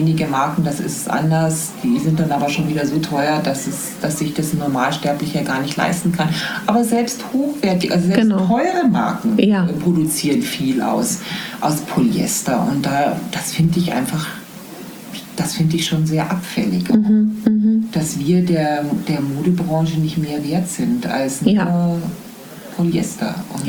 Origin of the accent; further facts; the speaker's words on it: Bavaria, Germany; komme ich ja aus dem Umfeld, also zwar aus der Nähe von München